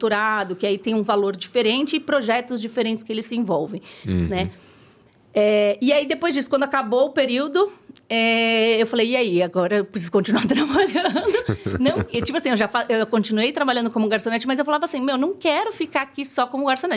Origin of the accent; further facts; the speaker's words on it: Brazil; são valores que são nossos também. Que é super importante, assim, como brasileiros.